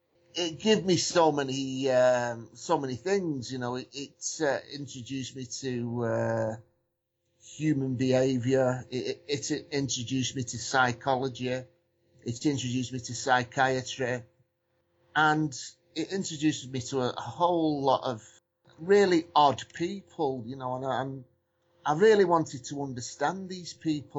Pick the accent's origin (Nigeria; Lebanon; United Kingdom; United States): United Kingdom; Warrington, North West England; Yeah, I come from a council estate in my hometown, Warrington. I grew up really, really poor, to be honest.